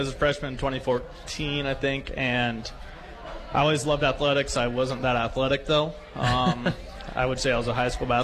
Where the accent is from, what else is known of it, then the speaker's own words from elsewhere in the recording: Harrison, Nebraska, United States; moved away as an adult; I grew up in Harrison, only 45 minutes away. I was ready to leave Shadron, leave the small town, go experience a big city for a while.